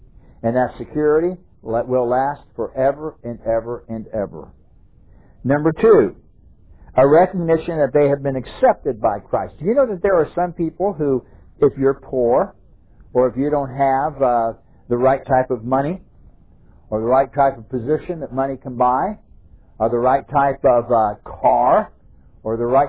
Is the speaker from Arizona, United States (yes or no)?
yes; Scottsdale, Arizona, United States; I learned that lesson real well when I was a kid growing up in Scottsdale, Arizona.